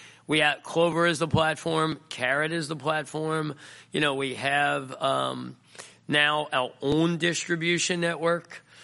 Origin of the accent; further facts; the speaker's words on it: New York, United States; everybody knows I'm a New Yorker, maybe.